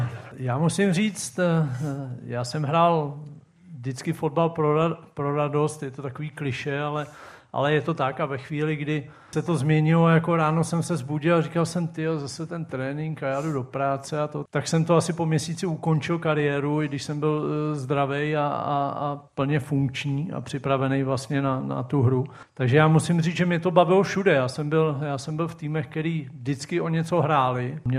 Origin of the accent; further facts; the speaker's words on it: Třeboň, South Bohemian Region, Czechia; Já jsem z Třeboně